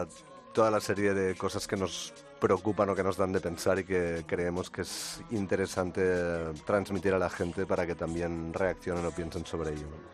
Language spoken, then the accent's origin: Spanish; Barcelona, Catalonia, Spain; en catalán, nosotros somos de Barcelona, también en español